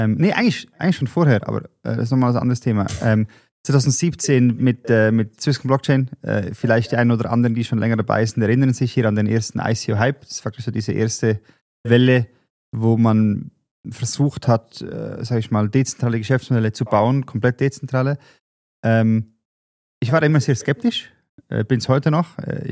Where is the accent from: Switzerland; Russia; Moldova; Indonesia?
Switzerland; Und als Schweizer hier aufgewachsen und sehr stark verbunden auch mit der Schweizer Kultur